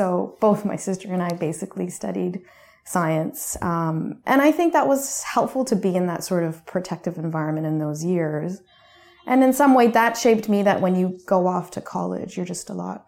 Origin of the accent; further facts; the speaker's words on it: Canada; So I was born and raised in Canada. Mm-hmm. And my parents immigrated.